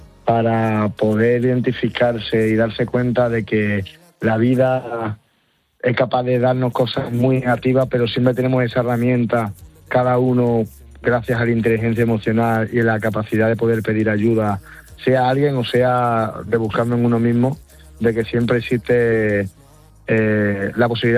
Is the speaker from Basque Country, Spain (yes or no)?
no; Seville, Andalusia, Spain; Yo vengo de un barrio de Sevilla que se llama Pinomontano, que se escuchaba muchísimo rap